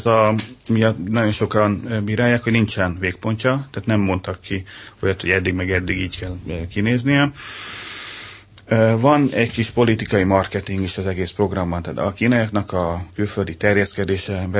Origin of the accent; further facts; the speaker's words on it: Hungary; mi magyarok vagyunk